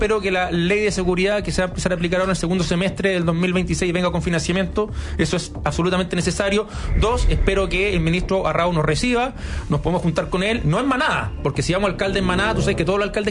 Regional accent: Puerto Montt, Los Lagos, Chile; No, yo soy colocolino de Puerto Montt, colocolino de corazón

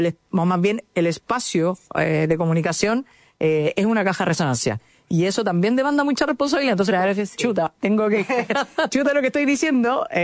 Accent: Chanco, Maule, Chile; born there; También ser la primera senadora del pueblo donde yo nací, de Chanco.

